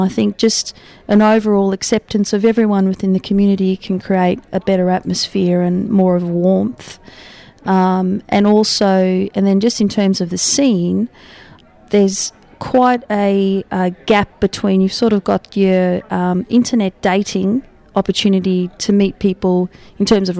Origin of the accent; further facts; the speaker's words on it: South Africa; now in Melbourne, Australia; Growing up in South Africa, things have changed a lot over there